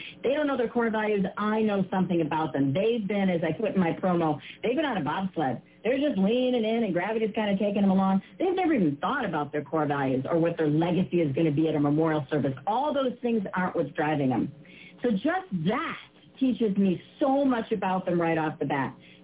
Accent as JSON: {"language": "English", "town": "Detroit", "region": "Michigan", "country": "United States", "tie": "born there", "said": "so I was born in Detroit and right?"}